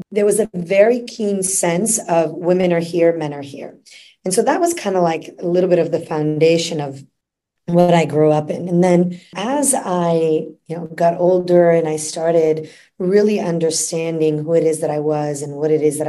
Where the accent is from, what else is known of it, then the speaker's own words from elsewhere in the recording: Florence, Tuscany, Italy; I was born and raised in Florence, Italy.